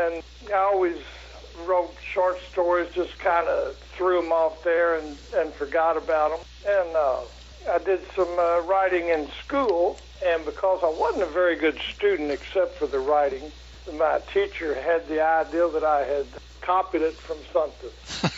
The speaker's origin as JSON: {"language": "English", "town": "Louisville", "region": "Kentucky", "country": "United States", "tie": "born or raised there", "also_born_or_lived": "Grayson County, Kentucky", "said": "But I'm originally from Kentucky, Grayson County, Kentucky, sort of the backwoods of central Kentucky. Mm-hmm. And spent a big portion of my childhood growing up in Louisville."}